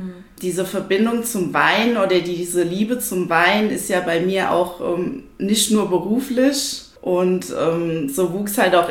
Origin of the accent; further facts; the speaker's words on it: Schornsheim, Rhineland-Palatinate, Germany; Nein, eigentlich komme ich aus Schornsheim.